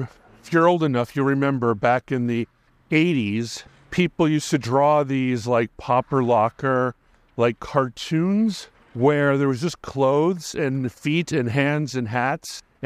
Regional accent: Hawaii, United States; I feel like it was always a strategy growing up in Hawaii, because like I'm a foot taller than most of my friends.

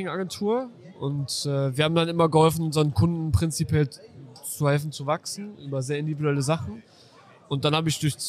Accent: Düsseldorf, North Rhine-Westphalia, Germany; ich komme eigentlich aus Düsseldorf, bin 26

